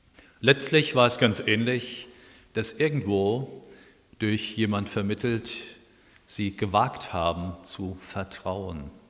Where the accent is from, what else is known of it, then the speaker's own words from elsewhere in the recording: Oberursel, Hesse, Germany; Ich habe erst mit 11 Jahren schwimmen gelernt, ich stamme aus Oberursel im Taunus.